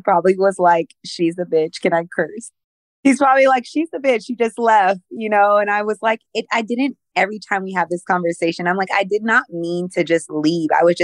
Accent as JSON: {"language": "English", "country": "Philippines", "tie": "born there", "said": "Yes, I was born in the Philippines. My father was military. So we moved like every 3 years."}